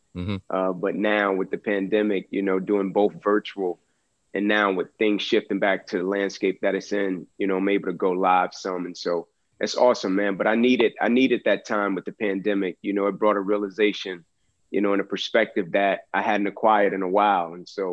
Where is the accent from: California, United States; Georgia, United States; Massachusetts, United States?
Georgia, United States; Atlanta; how I grew up in Atlanta, you know, the way I grew up, you know, poverty, born to a mother at 16 years old, you know, 2-bedroom home, 14 people.